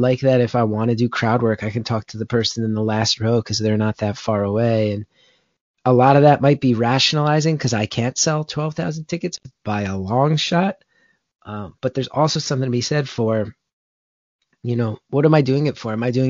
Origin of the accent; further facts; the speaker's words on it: New Jersey, United States; Well, I grew up in North Jersey in the 90s, and there was a very, very strong scene then.